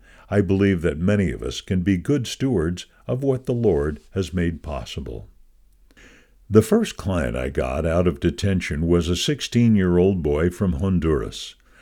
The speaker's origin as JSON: {"language": "English", "country": "Puerto Rico", "tie": "born or raised there", "said": "Growing up in Puerto Rico, I learned that after hurricane storms and anything was quite stressful, that sharing a meal was very important."}